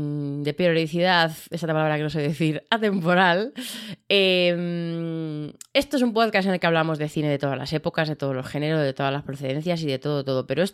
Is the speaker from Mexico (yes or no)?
no; Madrid, Community of Madrid, Spain; de Madrid